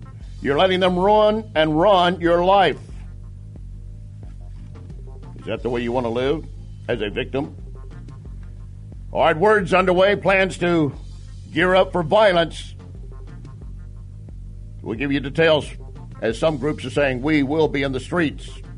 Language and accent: English; Texas, United States; I grew up in West Texas oil fields. Oil field trash, and I'm proud of it.